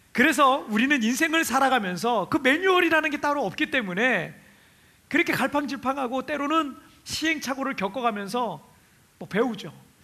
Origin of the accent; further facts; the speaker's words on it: Chungcheong, South Korea; 저는 충청도 사람이라